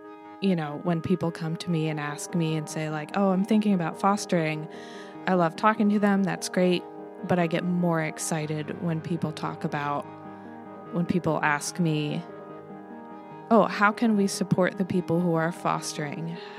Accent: New Jersey, United States; No, I am from New Jersey.

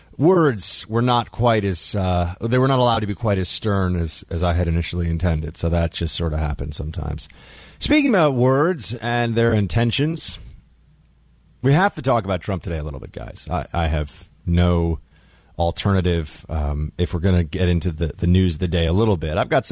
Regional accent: United States; Personally, in the sense that as an American, I see this and I kind of weep.

